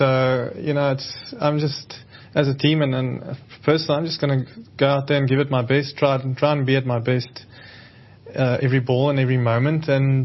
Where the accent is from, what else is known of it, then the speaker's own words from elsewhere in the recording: South Africa; as a South African supporter and a very proud South African, patriotic person.